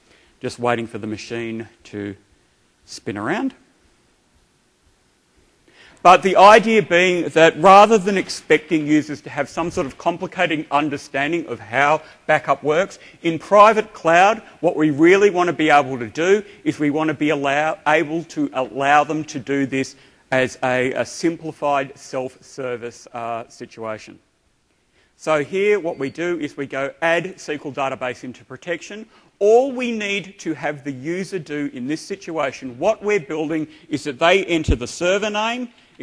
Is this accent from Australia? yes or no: yes; Australia; I'm from Australia